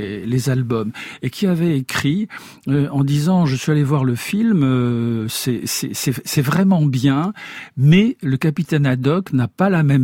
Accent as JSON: {"language": "French", "town": "Pontivy", "region": "Brittany", "country": "France", "tie": "born there", "said": "je suis né à Pontivy, dans le Morbihan, là, on avait glissé un petit peu vers la mer, en l'occurrence vers la Trinité-sur-Mer"}